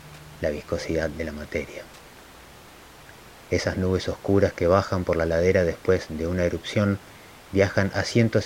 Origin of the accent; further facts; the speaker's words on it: General Roca, Río Negro, Argentina; soy de General Roca